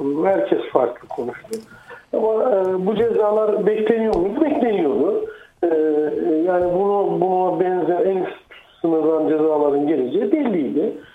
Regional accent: Trabzon, Turkey; ben bir Trabzonlu olarak orada üstüme düşen görevi de yaptım.

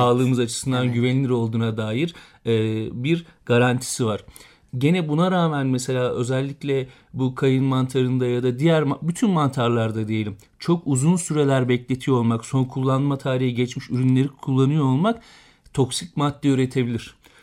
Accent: Denizli, Turkey; Mesela ben Denizliliyim.

